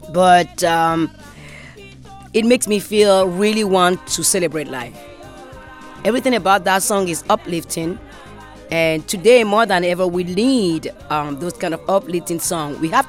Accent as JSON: {"language": "English", "country": "Benin", "said": "Well, I am from Benin"}